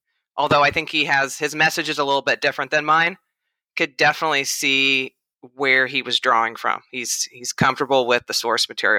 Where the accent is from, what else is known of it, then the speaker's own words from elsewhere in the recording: California, United States; Yeah, I'm from the West. I'm from California.